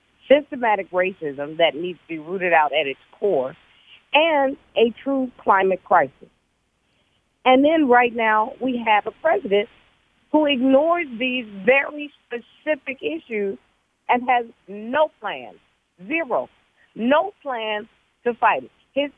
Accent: North Carolina, United States; You know, I'm from North Carolina, so I'm right. A Southerner.

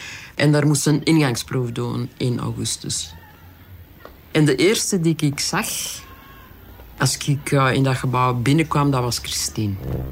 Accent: Kempen, Belgium; Allee, ik bedoel, ik kwam uit de Kempen.

